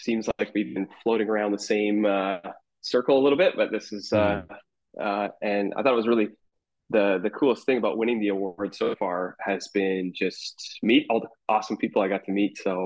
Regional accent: Hamilton, Ontario, Canada; also born or lived in Toronto; I'm from Ontario originally. I grew up in Hamilton, Ontario. I lived in Toronto for a huge chunk of my life, about 10 years or so. And then in 2021, kind of right in the heat of the pandemic, my partner and I, we sold our house in Hamilton

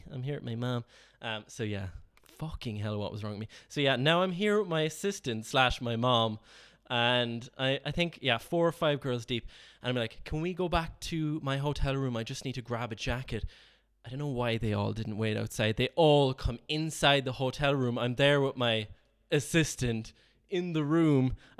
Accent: Ireland; accent: Irish; And he recognized that my accent was Irish.

